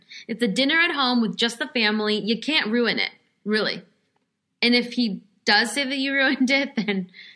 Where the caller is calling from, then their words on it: Australia; I'm flying in from Australia to Orange County with my husband and my two sons, a 10-month-old and a 2.5-year-old.